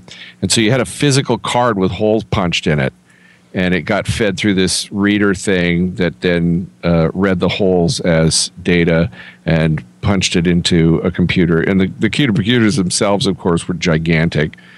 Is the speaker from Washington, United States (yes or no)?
yes; Washington, United States; the film, shows me pictures of my hometown as it looked 50 years ago. It's a very different town. The whole skyline is radically different because none of the big skyscrapers have been built yet. The biggest building is the Smith Tower